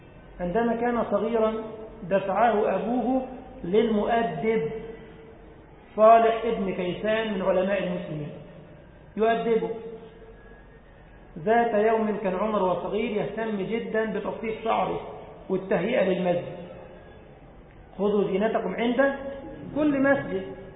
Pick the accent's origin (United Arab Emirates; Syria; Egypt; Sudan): Egypt; وكان في بلدنا مصر حاكما على مصر في حلوان